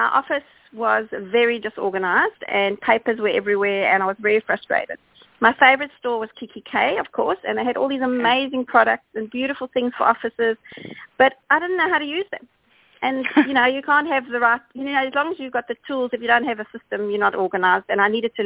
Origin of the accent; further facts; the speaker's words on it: South Africa; moved away as an adult; now in Australia; that's why the accent, of course, because I'm South African, and we've actually been living here for 16 years.